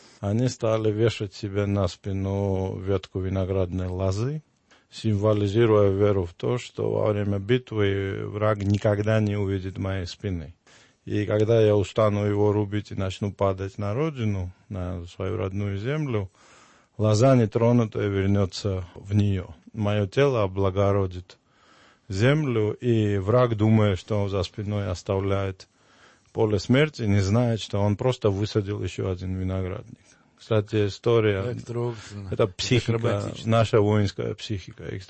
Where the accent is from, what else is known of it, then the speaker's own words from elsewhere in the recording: Georgia; То есть мы, грузины, забрали обратно.